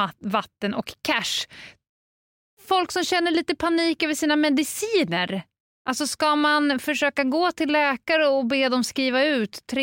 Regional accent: Stockholm, Stockholm County, Sweden; Alltså, det kan man ju se här som stockholmare.

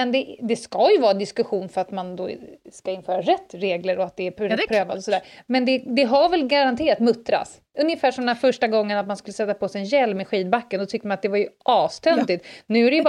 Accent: Stockholm, Stockholm County, Sweden; jag är från Stockholm, det är inte riktigt samma...

